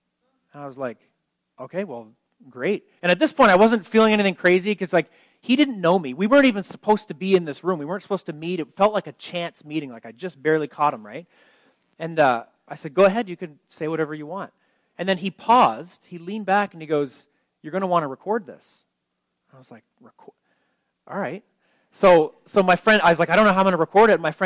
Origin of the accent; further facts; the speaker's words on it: Canada; where are you from? And I told him, you know, Canada, and I pastor a church.